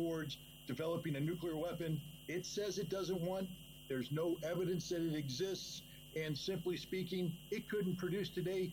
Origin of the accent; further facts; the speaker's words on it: United States; Look, I'll say this as an American who is pretty familiar with the mindset in Washington, D.C.